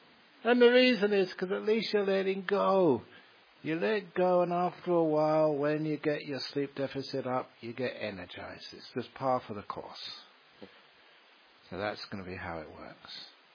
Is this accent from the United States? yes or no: no; England, United Kingdom; born there; Maybe because I was born in England. But it's really hot in here.